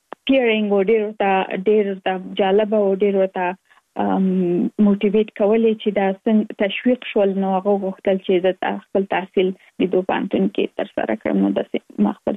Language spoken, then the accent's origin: Pashto; Kabul, Afghanistan; now in United States; زه اف کورس د افغانستان یم. په افغانستان کې زیږیدلې، لومړنۍ زده کړې مې په افغانستان په کابل کې ترسره کړې دي، او وروسته لاغه لکه مونږ ټول چې یو مسافر شوی یم په امریکا کې، اوس په ورجینیا ایالت کې ژوند کوم.